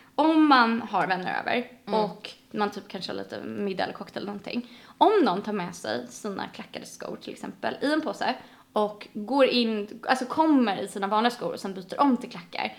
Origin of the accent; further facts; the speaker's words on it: Sweden; Men när jag är hemma i Sverige ska jag verkligen bli påverkad av att folk inte kanske hjälper varandra så mycket.